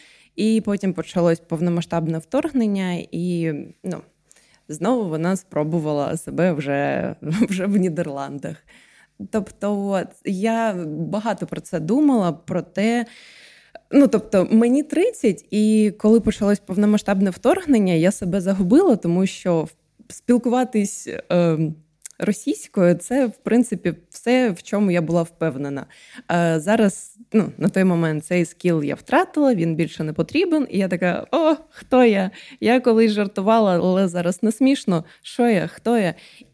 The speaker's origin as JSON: {"language": "Ukrainian", "town": "Donetsk", "region": "Donetsk Oblast", "country": "Ukraine", "said": "Так, я з Донецька, мені можна так казати."}